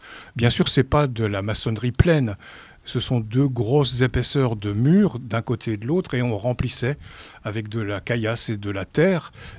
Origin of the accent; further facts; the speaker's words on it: Sedan, Grand Est, France; je suis natif de Sedan.